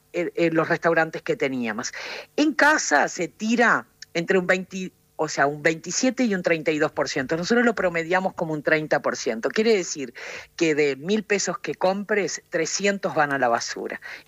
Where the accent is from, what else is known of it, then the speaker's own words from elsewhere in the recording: Montevideo, Uruguay; born there; also born or lived in Río Negro, Argentina; Nací en Montevideo, pero bueno, tuve el gusto de... Amo Argentina, porque tuve el gusto de vivir en Río Negro, en la provincia. Y mis dos hijos son argentinos.